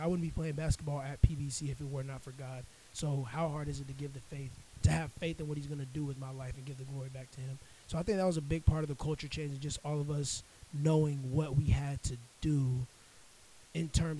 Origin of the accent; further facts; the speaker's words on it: South Carolina, United States; I came all the way from South Carolina